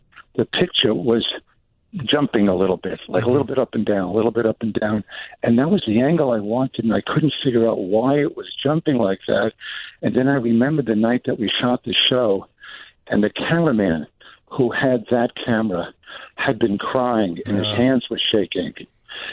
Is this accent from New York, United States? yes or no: yes; New York, United States; I'm from New York, and what I did was when I went to L.A. to do this show